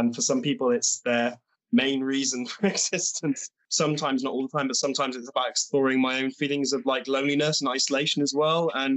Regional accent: Bristol, South West England, United Kingdom; now in Leipzig, Germany; I live in Leipzig, Germany, but I'm originally from Bristol

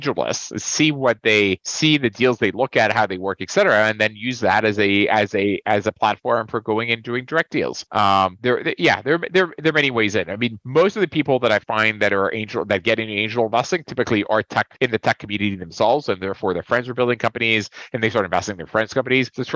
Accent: Colombia; I'm from Colombia. I know Colombia really.

